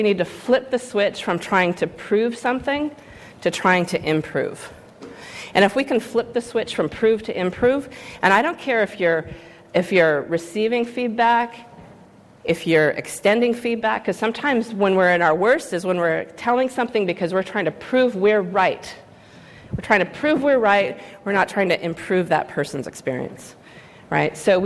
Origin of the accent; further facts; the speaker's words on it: Seattle, Washington, United States; I'm from Seattle, so, you know, trying to go to sleep.